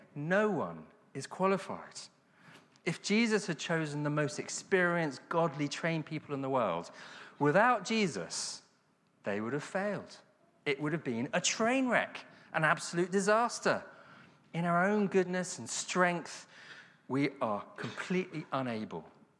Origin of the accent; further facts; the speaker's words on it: South West England, United Kingdom; I come from Cornwall, so I think I can say that.